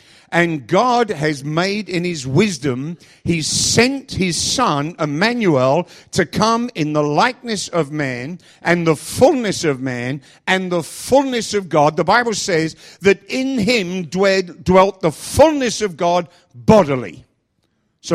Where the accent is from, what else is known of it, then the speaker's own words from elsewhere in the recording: London, United Kingdom; Trust me, every time we got in the car, they said, where are you from? I said, oh, we're from London.